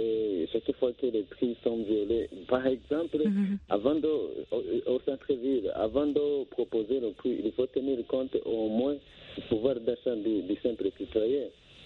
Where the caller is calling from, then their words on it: Bujumbura, Bujumbura Mairie, Burundi; Ok, chez nous au Burundi c'est vraiment catastrophique.